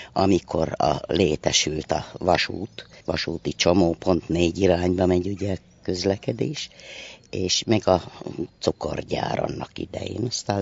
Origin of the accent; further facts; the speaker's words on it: Boldog, Heves, Hungary; born there; Én nem ott születtem, a szomszédközségben Boldogon születtem, de olyan 10-11 éves koromban beköltöztünk 60-ba